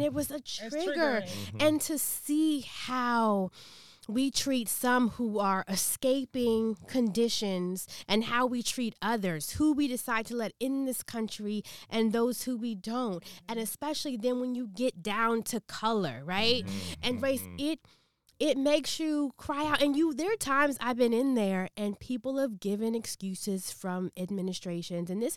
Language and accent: English; Washington, District of Columbia, United States; When I was younger, I always wanted to go into news because I grew up in D.C.